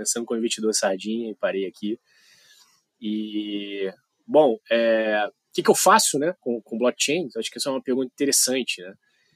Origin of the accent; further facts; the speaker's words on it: Rio de Janeiro, Brazil; now in São Paulo, Brazil; O sotaque não deixa mentir que eu sou carioca, né, mas hoje moro em São Paulo.